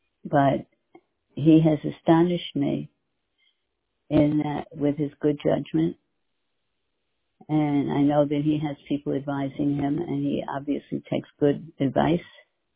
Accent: New York, United States; now in Texas, United States; I'm in Texas. I'm from New York, but I'm in Texas.

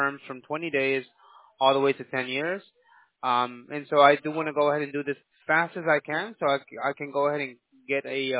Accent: New York, United States; I'm from New York.

